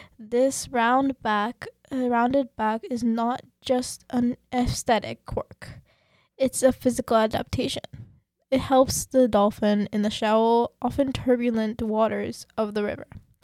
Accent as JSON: {"language": "English", "country": "Pakistan", "said": "I'm taking us to the region of Pakistan. This is my home country"}